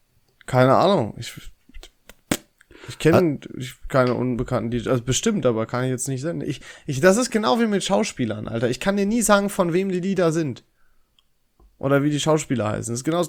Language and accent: German; Dorsten, North Rhine-Westphalia, Germany; Ich komme ja aus Dorsten und da war immer so das klassische Ding.